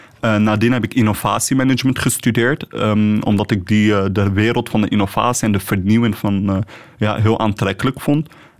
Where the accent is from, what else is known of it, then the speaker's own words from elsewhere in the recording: Netherlands; now in Brussels, Belgium; Ik ben een Nederlander of in jullie ogen een Hollander. En ik ben daar echt fier op. Ik ben een trotse Nederlander die leeft hier in Brussel en geniet van het Belgische.